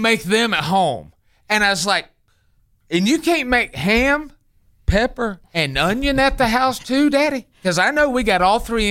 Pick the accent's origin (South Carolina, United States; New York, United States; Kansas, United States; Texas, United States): South Carolina, United States; Poe Mill; it was right near where I was born and raised over in Poe Mill